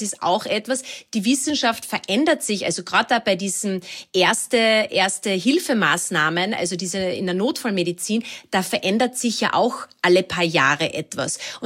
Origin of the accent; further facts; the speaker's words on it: Carinthia, Austria; bin ja in Kärnten am Wörthersee aufgewachsen und natürlich da ist das Thema Wasser und Ertrinken omnipräsent